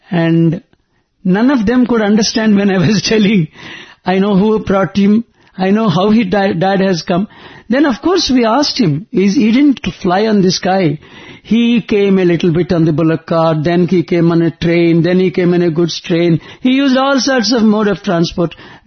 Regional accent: Vizianagaram, Andhra Pradesh, India; So I go to my hometown, which is Vijayanagaram those days.

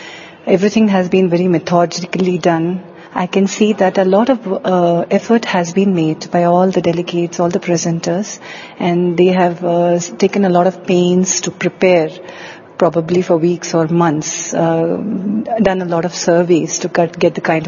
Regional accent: Bangalore, Karnataka, India; I come from Karnataka, Bangalore.

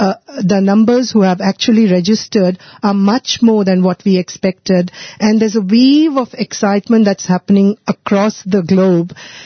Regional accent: Singapore; from Singapore.

